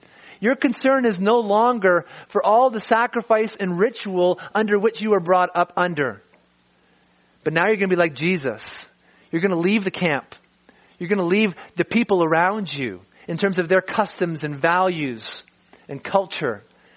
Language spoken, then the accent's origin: English; Calgary, Alberta, Canada; Our identity is not as a Calgarian or not as a Canadian.